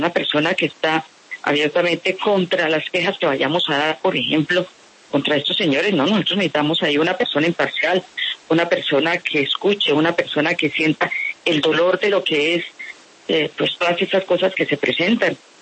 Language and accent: Spanish; Colombia; Nosotros somos ciudadanos colombianos y exigimos que el gobierno nos proteja.